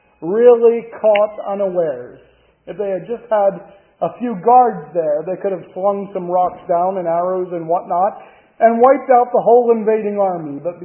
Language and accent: English; United States; Now, I'm an American, you know, we fought a whole war to get out from under that royal system